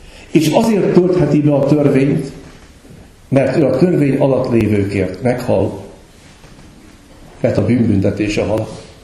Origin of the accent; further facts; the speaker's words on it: Hungary; Van egy vád ellenem Budapesten. Magyar vagyok. Nem tudom, miért nem szégyellem. Nem tudom, miért vagyok büszke rá, de büszke vagyok